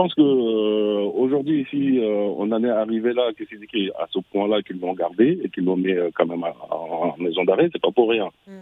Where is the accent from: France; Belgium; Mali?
Mali; Au Mali, on sait, on est tous des Maliens.